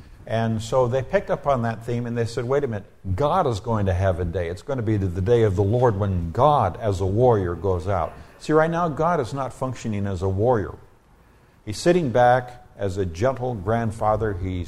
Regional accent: Dallas, Texas, United States; So, yes, I'm from Dallas, and this represents the theology of Dallas Seminary

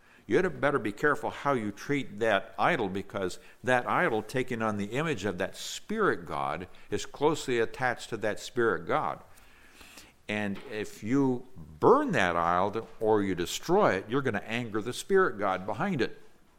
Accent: Chico, California, United States; That's actually just a number of miles from my hometown of Chico, where I was born in Chico.

